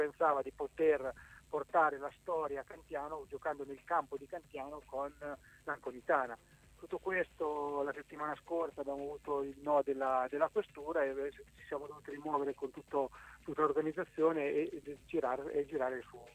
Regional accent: Marche, Italy; mi auguro da marchigiano

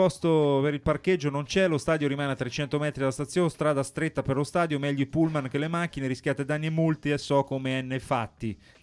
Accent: Camerano, Marche, Italy; Io vengo dalla zona di Camerano

